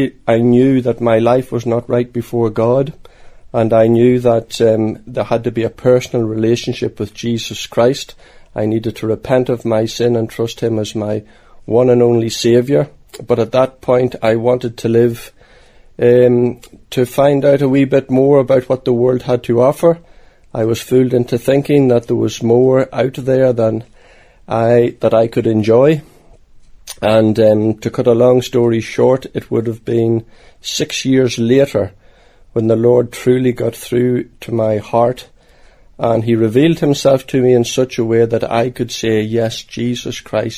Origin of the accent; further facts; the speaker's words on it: County Monaghan, Ireland; I come from County Monaghan, just south of the border, from the townland of Braddocks. And it's there that I was brought up, on a farm.